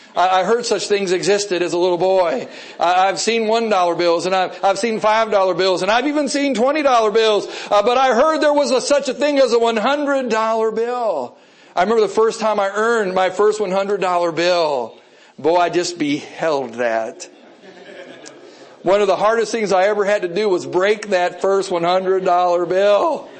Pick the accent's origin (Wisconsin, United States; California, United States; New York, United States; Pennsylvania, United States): Wisconsin, United States; also born or lived in Kentucky; growing up in Wisconsin and living then in Kentucky for a while, thinking about the prospect of seeing the Statue of Liberty